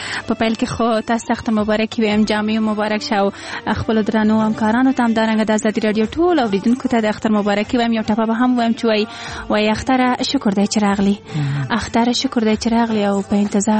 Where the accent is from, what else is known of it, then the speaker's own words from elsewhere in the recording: Kabul, Afghanistan; زه په زابل ولایت کې زیږېدلې هم نه یم، زه په کابل کې زیږېدلې یم او دلته رالویه شوې یم.